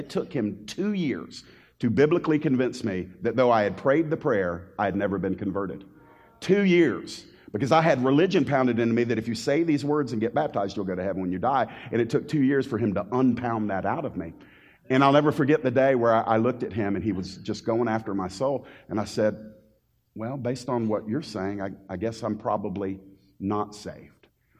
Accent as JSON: {"language": "English", "town": "Atlanta", "region": "Georgia", "country": "United States", "tie": "born or raised there", "also_born_or_lived": "Miami", "said": "I was born in Miami in 1970. I've been raised in Metro Atlanta ever since I was 6 months old. So Floridian by birth, but really Georgia, just raised here in the Metro Atlanta area."}